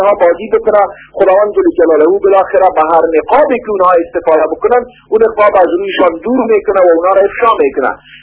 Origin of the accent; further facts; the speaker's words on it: Afghanistan; ما افغان هستیم